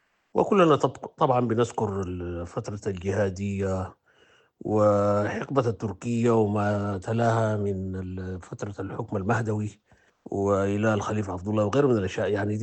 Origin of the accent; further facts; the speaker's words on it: Sudan; إحنا كشعب سوداني